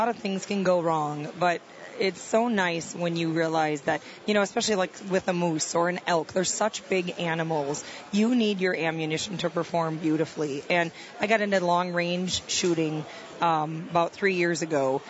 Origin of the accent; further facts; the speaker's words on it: Wisconsin, United States; I'm from the Midwest, from Wisconsin.